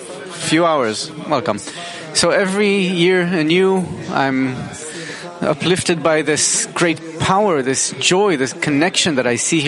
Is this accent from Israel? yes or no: yes; Netanya, Central District, Israel; Hello, everyone. … from Netanya.